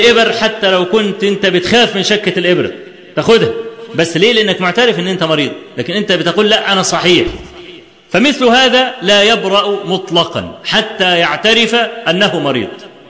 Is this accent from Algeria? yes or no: no; Egypt; في الزلزال اللي حصل في مطلع سنة 90 عندنا في مصر